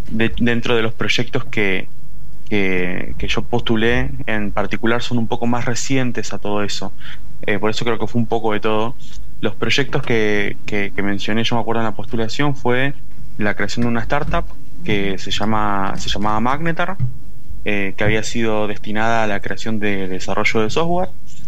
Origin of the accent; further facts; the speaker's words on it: Quilmes, Buenos Aires Province, Argentina; Yo nací en Quilmes, en Villa La Florida. En el lugar donde crecí no había mucho conocimiento sobre estudios universitarios